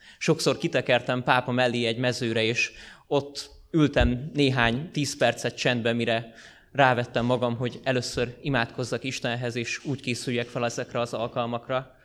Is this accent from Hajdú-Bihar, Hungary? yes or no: no; Pápa, Veszprém County, Hungary; Hazamentem a családomhoz Pápára, ahol nevelkedtem